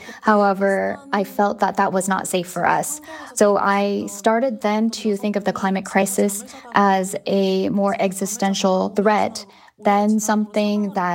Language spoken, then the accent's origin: English; Seoul, South Korea; So yes, I was born and raised in Seoul, which is a very densely populated city.